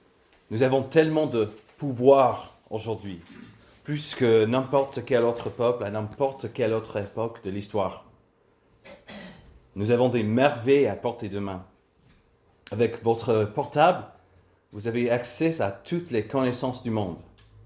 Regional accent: United States; French is a second language; en tant qu'Américain, j'ai grandi en étant nourri d'une propagande constante sur la puissance de l'armée américaine.

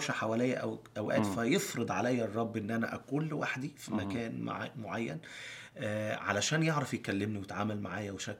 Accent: Egypt; بس احنا اللفظ الدارج عندنا في مصر

